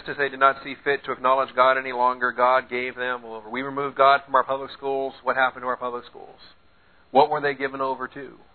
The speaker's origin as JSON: {"language": "English", "town": "Seattle", "region": "Washington", "country": "United States", "tie": "born or raised there", "said": "But I grew up in Seattle in the Green River Killer."}